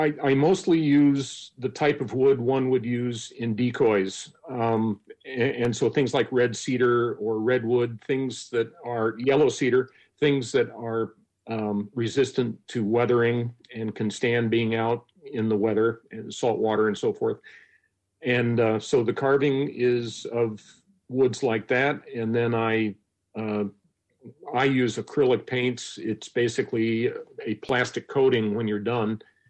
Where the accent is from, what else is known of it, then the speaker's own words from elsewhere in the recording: East Coast, United States; now in Juneau, United States; Although I knew a little bit about decoys from growing up on the East Coast, when I lived here in Juneau